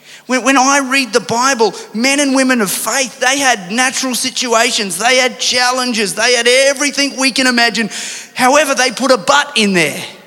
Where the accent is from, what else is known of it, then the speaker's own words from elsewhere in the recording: Sunshine Coast, Queensland, Australia; When I grew up on the Sunshine Coast for most of my early years, and I did a lot of surfing at that time.